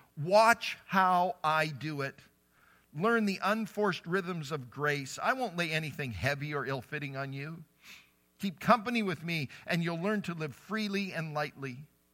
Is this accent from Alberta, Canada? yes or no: yes; Calgary, Alberta, Canada; I grew up as a city guy. I grew up in Calgary, so I'm used to the Calgary Stampede